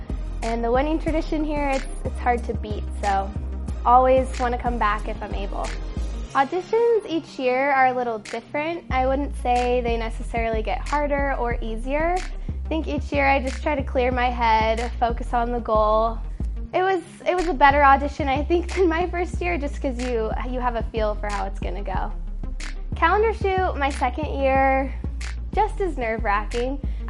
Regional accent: Omaha, Nebraska, United States; I'm from Omaha, Nebraska

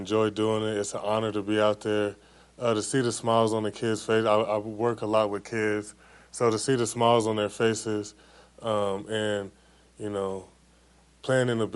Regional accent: Tulare, California, United States; I can definitely take that back to, you know, my hometown of Tulare, California.

